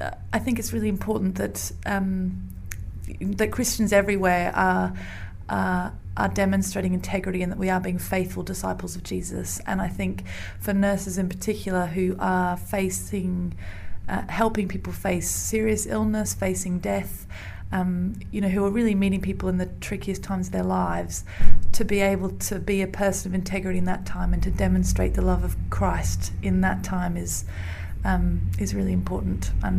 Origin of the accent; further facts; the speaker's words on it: Australia; moved away as an adult; now in London, United Kingdom; I'm from Australia originally, and I nursed out there for a year. I did my training out there and then moved to London about 8 years ago now.